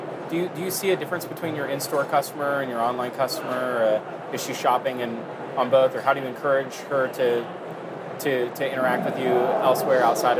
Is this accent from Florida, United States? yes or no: yes; Palm Beach, Florida, United States; I'm from Palm Beach. I'd never heard of them.